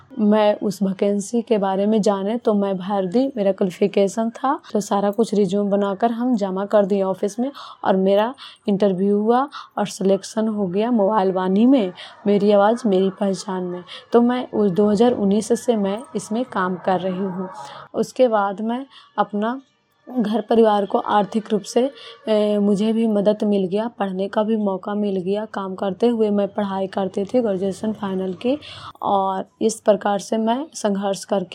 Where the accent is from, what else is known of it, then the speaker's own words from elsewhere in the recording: Bihar, India; और मैं प्रखंड चंडी माधोपुर गांव की रहने वाली हूँ